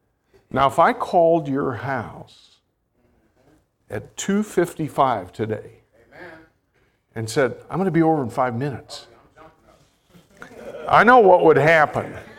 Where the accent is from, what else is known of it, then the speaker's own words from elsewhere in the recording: Hillsboro, Kansas, United States; Now, in my house growing up in Hillsboro, Kansas, I don't know how many of the homes did it, but our home did it.